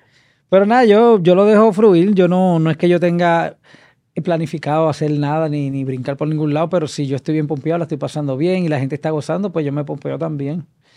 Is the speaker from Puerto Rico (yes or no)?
yes; Quebradillas, Puerto Rico; Nabil y yo somos de Quebradilla.